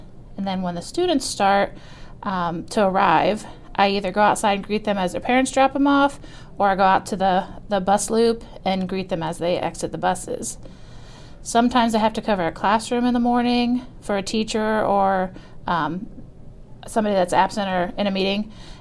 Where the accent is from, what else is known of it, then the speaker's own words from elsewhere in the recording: Cardington, Ohio, United States; I went back to my hometown, Cardington, to work.